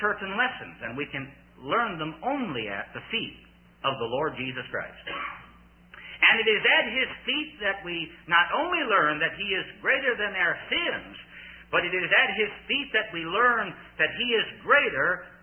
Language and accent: English; Richmond, Virginia, United States; So 25 years ago, we started going to a little meeting back in Richmond, Virginia, my hometown, Grace Gospel Chapel